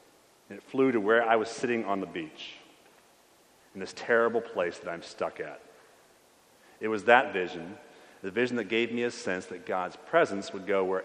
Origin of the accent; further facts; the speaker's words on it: Syria; Religiously, I was raised in the Greek Orthodox Church of Antioch, which before the war was about 10% of the Syrian population.